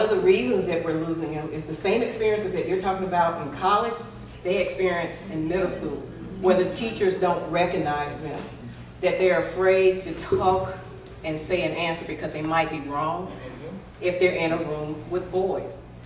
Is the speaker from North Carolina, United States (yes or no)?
yes; North Carolina, United States; and I'm from North Carolina